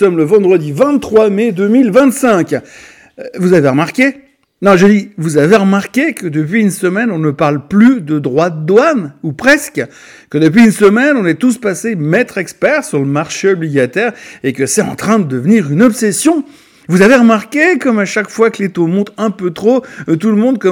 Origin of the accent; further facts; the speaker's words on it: Switzerland; Bon, pas chez nous en Suisse, parce qu'on veut pas déranger